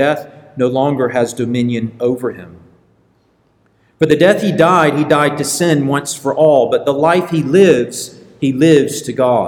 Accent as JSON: {"language": "English", "town": "Augusta", "region": "Georgia", "country": "United States", "tie": "born or raised there", "said": "I grew up in Augusta, Georgia, did not expect that I would return back to Augusta"}